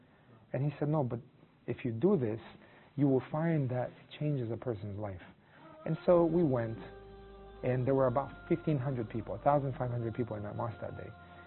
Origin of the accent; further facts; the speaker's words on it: Colombia; I said, I'm from Colombia.